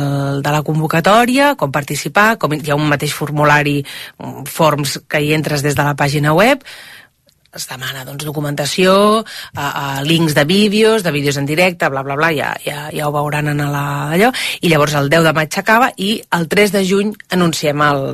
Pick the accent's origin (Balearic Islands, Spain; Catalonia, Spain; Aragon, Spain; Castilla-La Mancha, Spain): Catalonia, Spain; Barcelona; jo que sóc de Barcelona, tot i que ja no hi visc, fer concerts en un micropoble és molt divertit